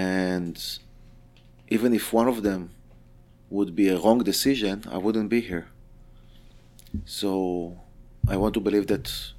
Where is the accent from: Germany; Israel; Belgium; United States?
Israel; Rishon LeZion, Central District; born there; English is a second language; now in Tel Aviv, Israel; I'm 38 years old. I live in Tel Aviv for the last 20 years. I was born in Rishon LeZion, so it's quite close to each other.